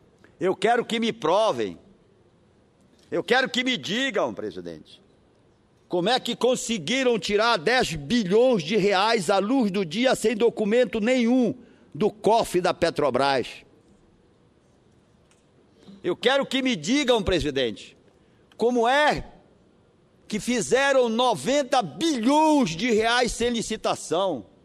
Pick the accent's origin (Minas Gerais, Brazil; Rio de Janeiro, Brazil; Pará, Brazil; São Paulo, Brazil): Pará, Brazil; para defender o meu Pará e o meu país. Doa quem doer, custe o que me custar até a morte. Jamais, jamais como brasileiro subiria a esta tribuna